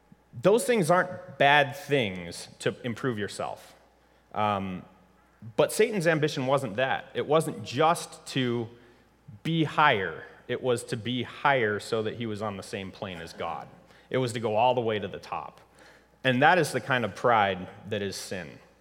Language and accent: English; Los Angeles, California, United States; I'm from LA, right? I'm from Los Angeles, California.